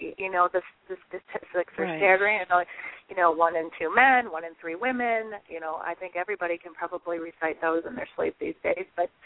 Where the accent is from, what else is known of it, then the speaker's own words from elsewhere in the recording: Michigan, United States; I grew up in Michigan